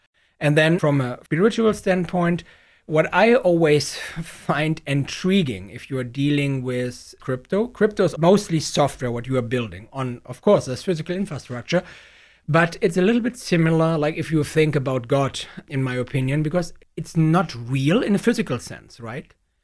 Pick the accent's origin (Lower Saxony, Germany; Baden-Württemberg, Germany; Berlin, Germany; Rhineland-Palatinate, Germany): Lower Saxony, Germany; Hanover; English is a second language; now in United States; I was born and raised in Hanover, Germany. So Hanover, Germany is not exactly the Catholic area of Germany. But my mother's family was Catholic. My father's family was Protestants.